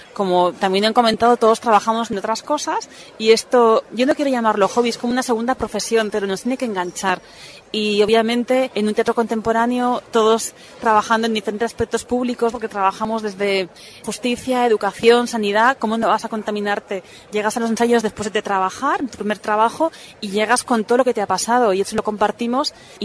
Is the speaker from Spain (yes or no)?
yes; Gandia, Valencian Community, Spain; now in Alicante, Spain; Yo soy de Gandía, pero llevo aquí 12 años.